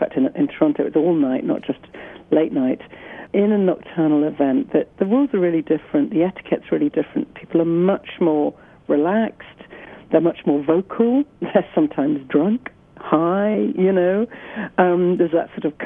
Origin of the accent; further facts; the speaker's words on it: London, United Kingdom; also born or lived in Atlanta; and then I moved back to my hometown of London just over 2 years ago.